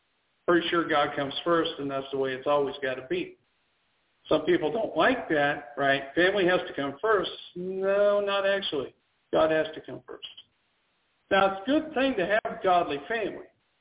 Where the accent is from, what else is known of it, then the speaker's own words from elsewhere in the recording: Illinois, United States; Now, if I see them in a grocery store back home where I grew up in Illinois, they would probably say hi.